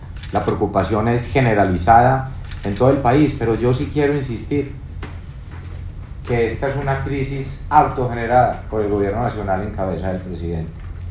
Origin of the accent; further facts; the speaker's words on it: Colombia; yo como alcalde y como colombiano también